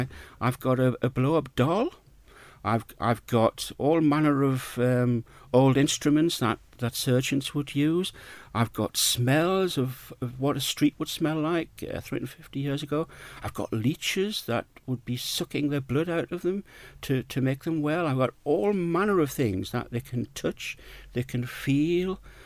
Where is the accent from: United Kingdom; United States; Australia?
United Kingdom; North East England; now in Peak District, United Kingdom; I haven't opened my mouth yet, but I'm sure people now can understand that, yes, I am a Geordie.